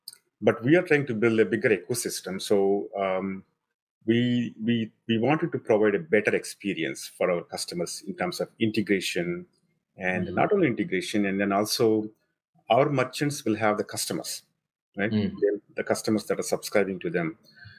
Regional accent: India; moved away as an adult; now in United States; I grew up in India, and then you know, I obviously, just like a lot of people, I worked at software companies in India initially

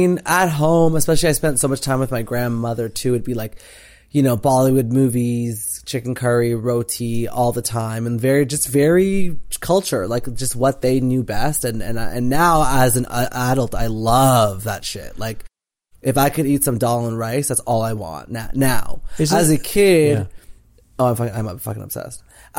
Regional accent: Canada; growing up in Canada

